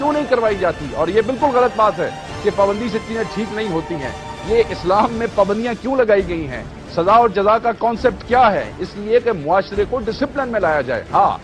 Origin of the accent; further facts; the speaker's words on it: Pakistan; مجھے اس وقت اعتراض بحیثیت پاکستانی یہ ضرور ہوگا جب آپ کے ساتھ سٹیج پہ وہ لوگ کھڑے ہوں گے جو میرے شہر میں, میرے ملک میں, میرے صوبے میں بہت سے لوگوں کے قتل کے ذمہ دار ہیں